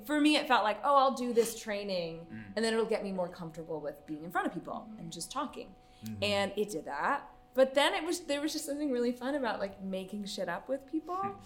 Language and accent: English; Oak Park, Illinois, United States; I grew up in Oak Park.